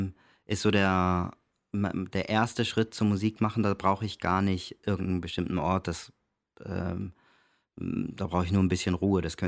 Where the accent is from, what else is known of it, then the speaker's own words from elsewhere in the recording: Tübingen, Baden-Württemberg, Germany; also born or lived in Gelsenkirchen / Denmark; Also ich bin in Gelsenkirchen geboren, habe dann einige Jahre in Dänemark gelebt und habe dann in Tübingen Abitur gemacht.